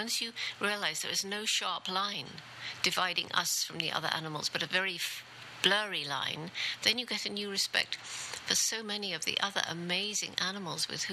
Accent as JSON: {"language": "English", "region": "London", "country": "United Kingdom", "tie": "born there", "said": "I was born in London, in England, in 1934. I went through, as a child, the horrors of World War II"}